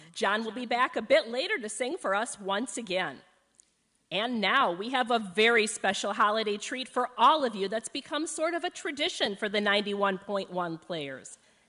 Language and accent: English; San Antonio, Texas, United States; You know, I grew up in San Antonio, Texas, but I've always loved the Upper Midwest.